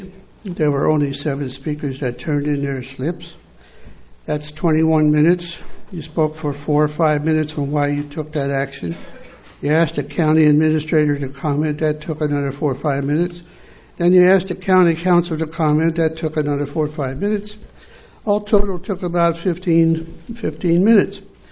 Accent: Los Angeles, California, United States; from Los Angeles here to regurgitate old stuff.

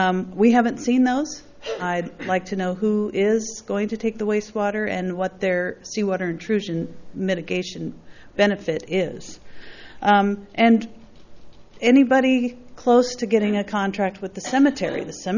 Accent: Los Osos, California, United States; Good morning. … from Los Osos, and I have some concerns regarding the Los Osos wastewater project

